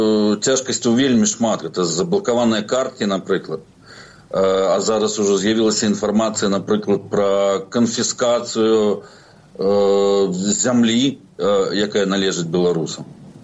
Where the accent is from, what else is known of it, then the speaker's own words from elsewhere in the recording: Belarus; Ukrainian is a second language; Ні, там, ми з Білорусі.